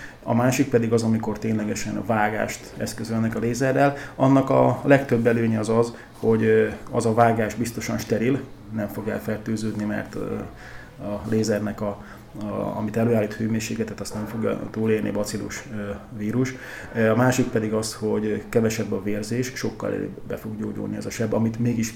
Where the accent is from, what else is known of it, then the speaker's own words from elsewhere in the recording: Mélykút, Bács-Kiskun, Hungary; Egyébként mélykúti származású vagyok, ott nevelkedtem, általános iskolát ott végeztem.